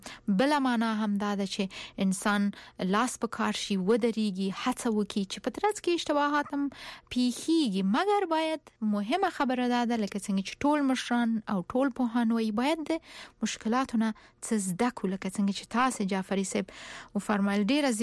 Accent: Paktia, Afghanistan; زه هم د پکتیا یم

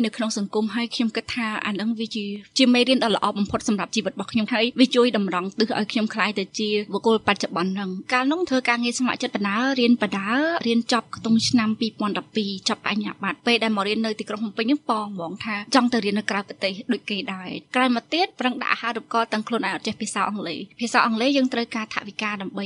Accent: Kampong Thom, Cambodia; now in Phnom Penh, Cambodia; ខ្ញុំជាអ្នកស្រុកកំពង់ធំខ្ញុំរៀននៅវិទ្យាល័យកំពង់ធំ

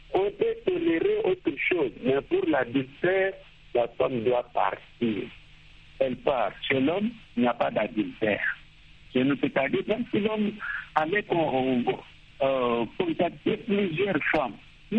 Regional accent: DR Congo; Et chez nous, en République démocratique du Congo, nous avons deux options.

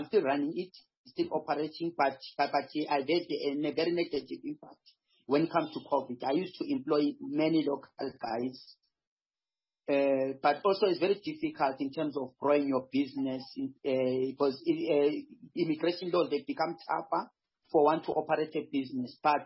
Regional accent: South Africa; We are not working as South African, but now there comes a Zimbabwean every day is carrying plastic bags full of groceries, and you are struggling to get a job.

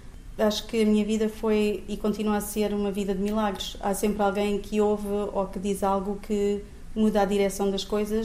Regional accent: Sofala, Mozambique; born there; um grupo de pessoas em Sofala, na província de Sofala, porque também queria que fosse da província onde nasci.

